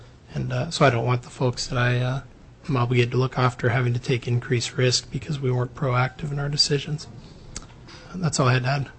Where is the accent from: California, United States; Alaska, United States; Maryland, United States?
Alaska, United States; I'm also here as a resident. I grew up in Alaska.